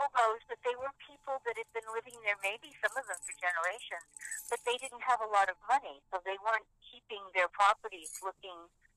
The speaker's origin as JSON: {"language": "English", "region": "New Hampshire", "country": "United States", "tie": "born or raised there", "said": "I grew up on the coast of New Hampshire."}